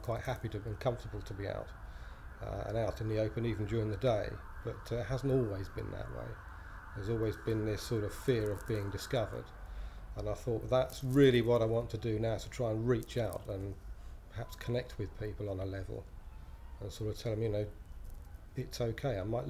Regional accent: Bedford, East of England, United Kingdom; I'm 48 years old and I'm from Bedford.

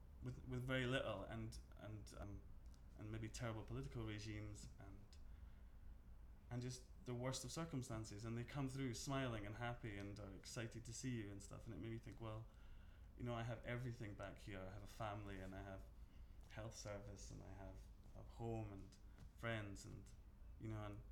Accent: Edinburgh, Scotland, United Kingdom; I grew up in Edinburgh, in Leith, Edinburgh, there you are.

